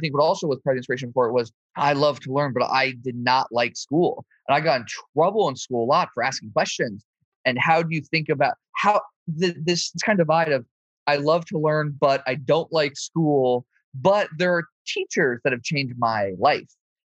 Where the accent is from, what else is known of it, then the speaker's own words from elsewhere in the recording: Los Angeles, California, United States; And so I was raised in Los Angeles by by grandparents and parents that had seen the worst in life